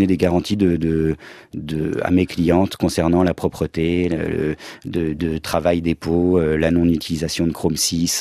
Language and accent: French; Nancy, Grand Est, France; je viens de Nancy, ville pluvieuse de l'est de la France